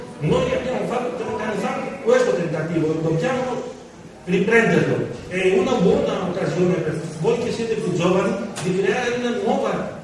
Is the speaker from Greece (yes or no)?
yes; Greece; e lo dico io come greco, perché praticamente la prima battaglia di questa crisi che viviamo oggi ha cominciato nel mio paese